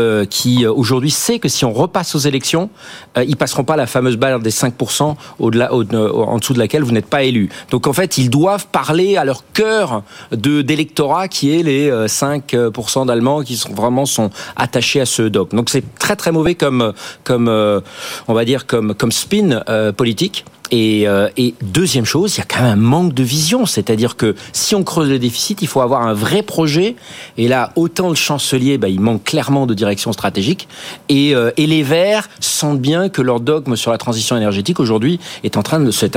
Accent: France; On l'a vu chez nous en France

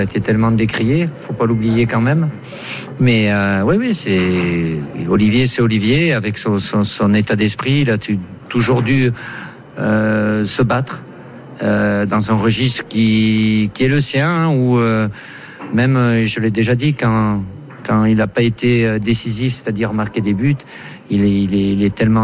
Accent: France; Je ne suis pas objectif parce que je suis français, je suis son entraîneur

